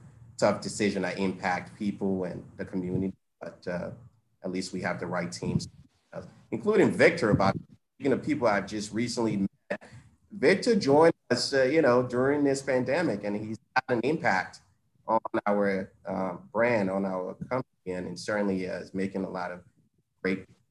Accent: Liberia; now in Providence, United States; I am from the East Coast, by the way of, well, you're, you know, born and raised in West Africa, Liberia. Okay. Migrated to Providence. That's home for my folks. My brothers all live there up to now.

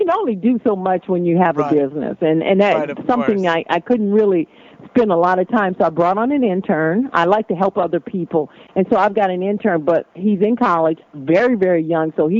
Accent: New Orleans, Louisiana, United States; remember, I have a Creole heritage, so I cook like Creole people, which is a little bit different. I'm from New Orleans.

